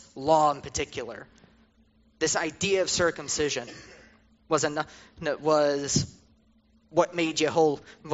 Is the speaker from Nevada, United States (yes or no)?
yes; Las Vegas, Nevada, United States; but I come from the Southwest, as was mentioned. I'm from the Las Vegas area, spent most of my life in that area.